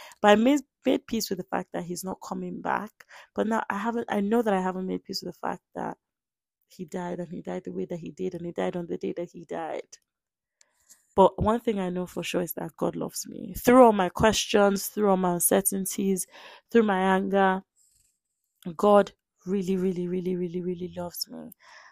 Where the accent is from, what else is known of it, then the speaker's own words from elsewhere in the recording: Nigeria; So I'm Nigerian, and I don't want to speak for all